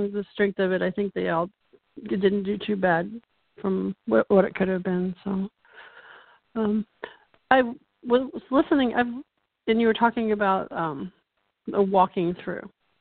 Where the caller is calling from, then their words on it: Palmetto, Florida, United States; I'm calling from Palmetto, Florida, just south of Tampa.